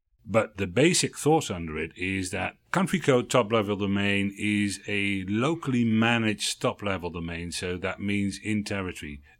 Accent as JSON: {"language": "English", "country": "Netherlands", "said": "in Germany or in the country where I'm from the Netherlands"}